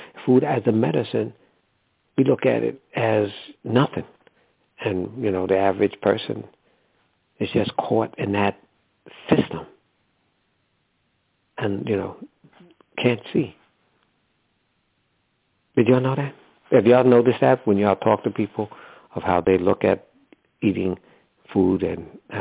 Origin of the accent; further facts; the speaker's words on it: New York, United States; I grew up in New York. And so there was always White Castle in the white neighborhood.